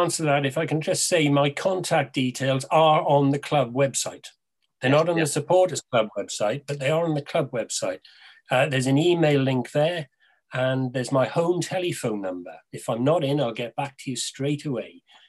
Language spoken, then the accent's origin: English; Wales, United Kingdom; I have 2 sets of 6 words, being a Welshman.